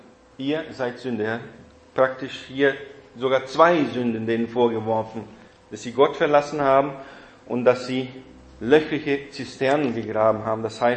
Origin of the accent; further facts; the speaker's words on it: South Brazil, Brazil; in diesem Dorf, wo ich aufgewachsen bin, in Brasilien, in Südbrasilien, in einer deutschen Kolonie, dann war es sehr hügelig. Da gab es hohe Berge in allen Richtungen um uns herum.